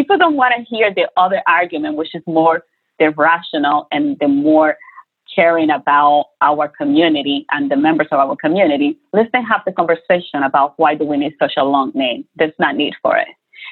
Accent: Dominican Republic; moved away; I'm an immigrant from Black Dominican, from the Dominican Republic.

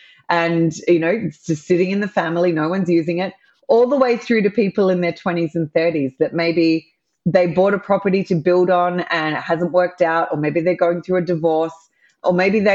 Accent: Australia; for those that can hear my accent, I'm an Aussie and I'm doing deals in the US based from the other side of the world.

